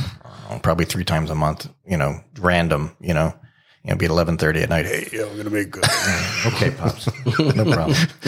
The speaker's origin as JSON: {"language": "English", "region": "Florida", "country": "United States", "tie": "born or raised there", "said": "You know, I grew up in South Florida."}